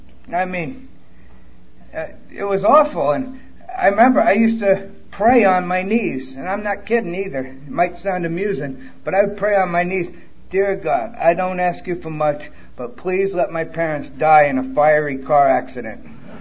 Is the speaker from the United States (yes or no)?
yes; Brooklyn, New York, United States; I'm from Brooklyn.